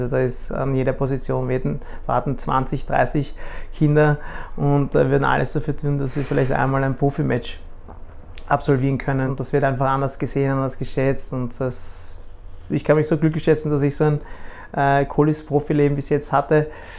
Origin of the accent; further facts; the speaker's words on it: Vienna, Austria; Ja, also ich bin aufgewachsen in Wien, habe mein ganzes Leben in Wien gespielt.